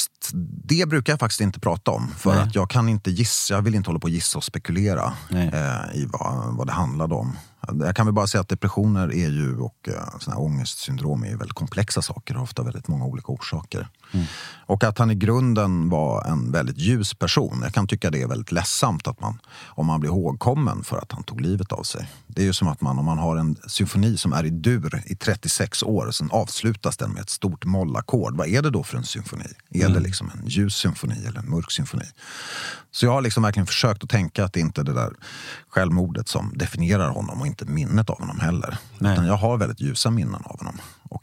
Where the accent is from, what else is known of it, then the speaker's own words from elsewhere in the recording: Ängelholm, Skåne, Sweden; Vi är uppvuxna i Ängelholm i Skåne.